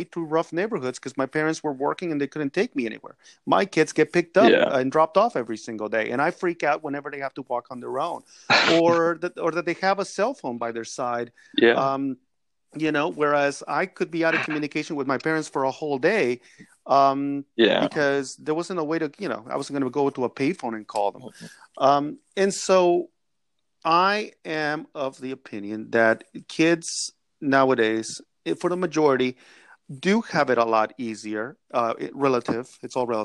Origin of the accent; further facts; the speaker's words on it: East Los Angeles, California, United States; First and foremost, we're an immigrant family. Second of all, we were not well off. Third, I grew up in East LA in the 80s